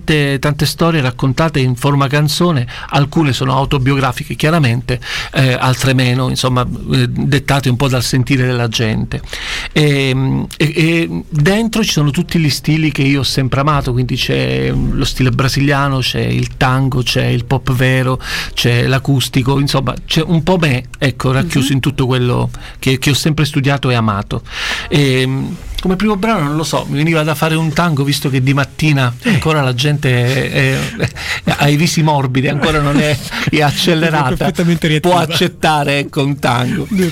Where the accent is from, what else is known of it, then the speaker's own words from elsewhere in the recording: Castrovillari, Calabria, Italy; now in Rome, Italy; Io sono di Castrovillari, provincia di Cosenza.